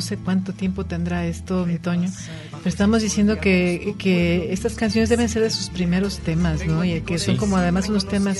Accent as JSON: {"language": "Spanish", "country": "Mexico", "said": "nuestra identidad como mexicanos"}